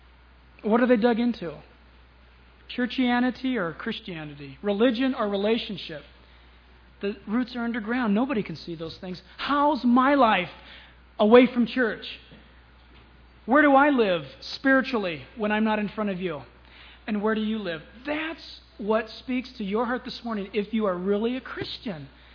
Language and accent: English; United States; born there; Are you kidding? I was born in America.